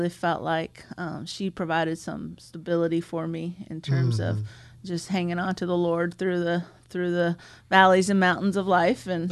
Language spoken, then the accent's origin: English; Dallas, Texas, United States; I grew up in Dallas, Texas, and kind of inner city, Dallas, Texas.